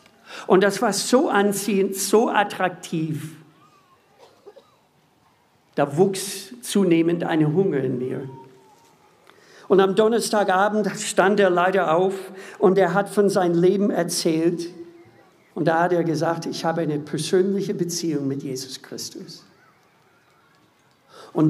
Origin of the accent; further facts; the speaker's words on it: Minnesota, United States; German is a second language; Ich komme aus Bundesstaat Minnesota, liegt in der Mitte in den USA. Die Menschen dort sind so Salz der Erde. Hart arbeitende, manchmal wortkarge Menschen, aber freundlich.